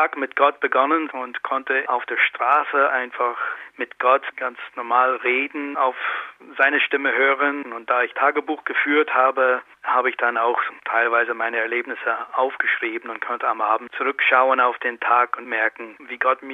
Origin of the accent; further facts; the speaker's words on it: Northern Ireland, United Kingdom; German is a second language; Ich bin Protestant, in der Konflikt in Nordirland aufgewachsen zwischen den Protestanten und Katholiken.